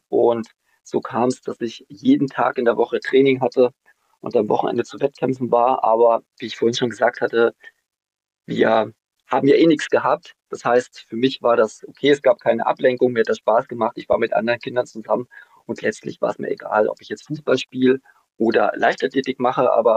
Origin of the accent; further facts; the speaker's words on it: Germany; Ich bin nämlich noch in der DDR groß geworden und wir hatten ja generell nicht so viele materielle Güter